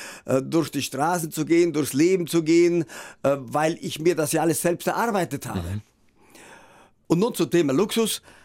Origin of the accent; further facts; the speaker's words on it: Trentino-Alto Adige, Italy; Südtirol ist ja meine Heimat und es kann auch sein, dass ich mit zunehmendem Alter etwas mehr an meine Wurzeln zurückkehren will.